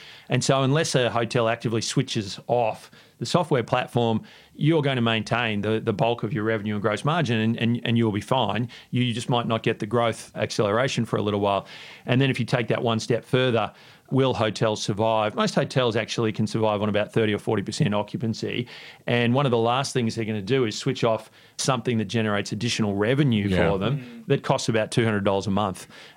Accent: Queensland, Australia; I grew up in Queensland.

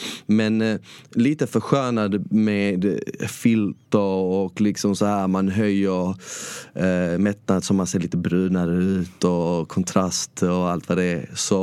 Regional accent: Malmö, Skåne, Sweden; Och sen så växte jag upp i Rosengård i Ramelsväg.

